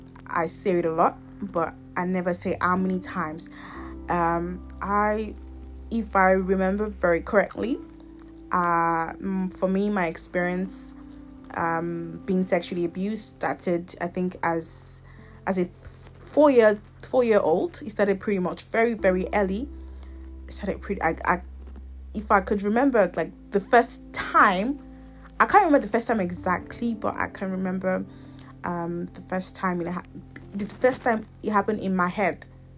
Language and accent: English; Nigeria; Well, I grew up in Nigeria